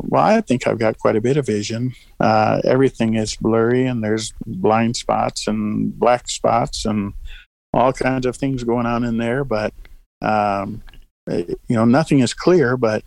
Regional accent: Florida, United States; also born or lived in Michigan / Missouri; Well, actually, I was born in Michigan and around the Detroit area, but I grew up down in Florida and wound up in this area back in 1985, I guess, when I was in the military.

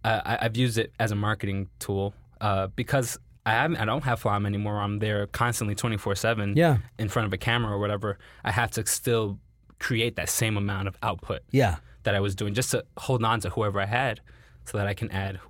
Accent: New York, United States; So it's like I can speak to this audience, but I'm New Yorkian. I'm from New York.

